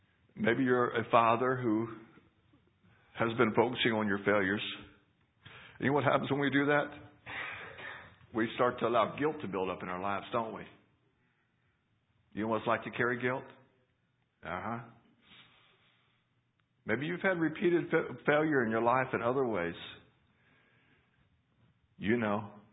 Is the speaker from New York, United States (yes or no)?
no; Berkeley Springs, West Virginia, United States; also born or lived in Chambersburg; We are from Berkeley Springs, West Virginia. We used to live in Chambersburg